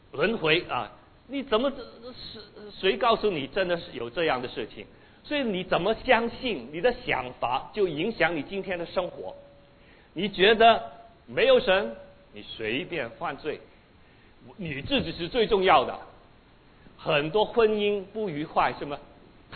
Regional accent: China; 通常我们中国人就觉得后悔改过

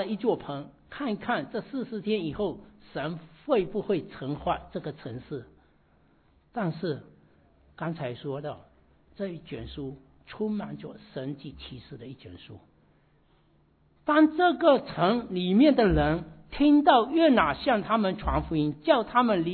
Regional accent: China; 我们其实中国人也拜了很多各种各样的偶像

